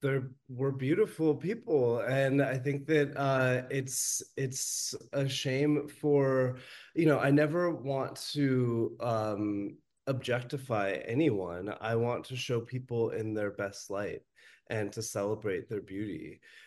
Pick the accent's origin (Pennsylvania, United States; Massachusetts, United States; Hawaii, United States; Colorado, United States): Colorado, United States; also born or lived in New York; I was living in New York when I first discovered this subculture. I'm from Colorado originally and love Western culture and feel very tied to it, but also sort of felt pushed away by it.